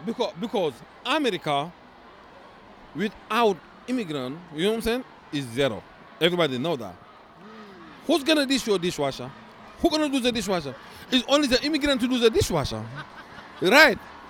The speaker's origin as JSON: {"language": "English", "country": "Senegal", "said": "Me, I'm from Senegal."}